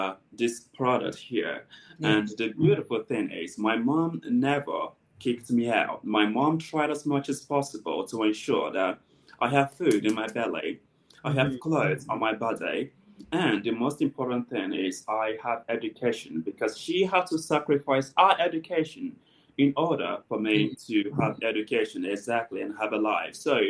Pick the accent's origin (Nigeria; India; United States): Nigeria; Lagos; born there; My mom was born in Lagos, Nigeria. I was born in Lagos, Nigeria as well, but our family ancestry is from Delta State, Nigeria, which is on the southern part.